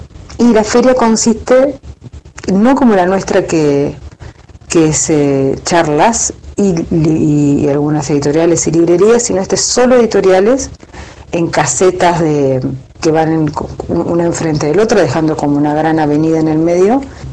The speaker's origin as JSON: {"language": "Spanish", "country": "Argentina", "said": "como argentina y sudamericana"}